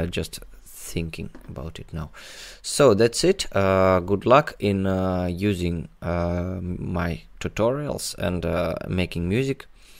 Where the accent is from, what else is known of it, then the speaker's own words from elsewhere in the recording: Russia; English is a second language; Sorry for my English. I'm from Russia.